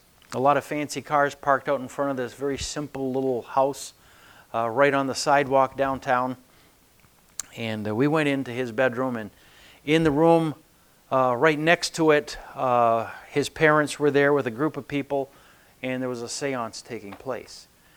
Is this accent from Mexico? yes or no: no; Brazil; Growing up in Brazil